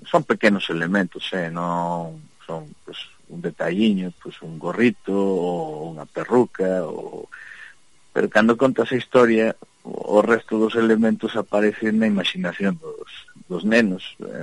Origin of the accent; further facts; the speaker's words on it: Mexico; ainda que me criei en México, non me tocou toda esa época